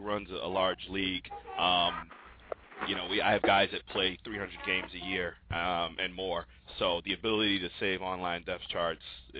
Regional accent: Connecticut, United States; 860 area code, you're from Connecticut, my home state.

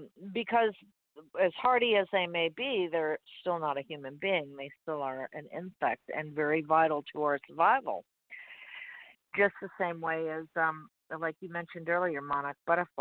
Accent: Miami, Florida, United States; I was born and raised in Miami, and south of me in Homestead used to be the second largest producer of vegetables next to California in the state

